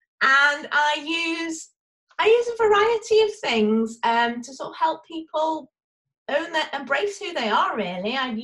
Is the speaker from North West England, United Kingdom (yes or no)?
yes; Chester, North West England, United Kingdom; from England, but I don't sound like the Queen's English, like a lot of people expect people to, from England to sound like. So I am North England, northwest, near Liverpool and Manchester, in a lovely town called Chester.